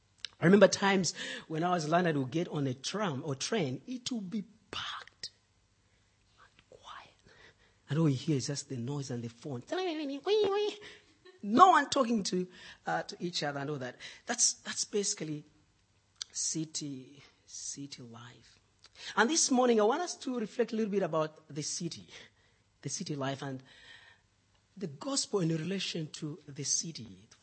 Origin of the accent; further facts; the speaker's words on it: Zambia; also born or lived in London; I come from Zambia in Southern Africa.